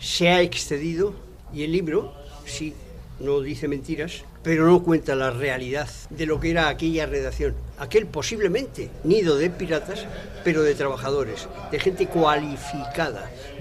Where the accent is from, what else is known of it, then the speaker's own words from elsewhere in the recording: Madrid, Community of Madrid, Spain; born there; yo nací en Madrid, pero me considero